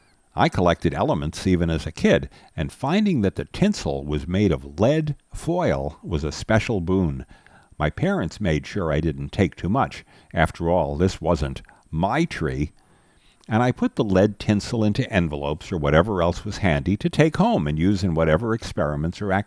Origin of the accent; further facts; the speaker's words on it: New York City, New York, United States; I grew up in New York City, and my sojourns to the country were of limited significance.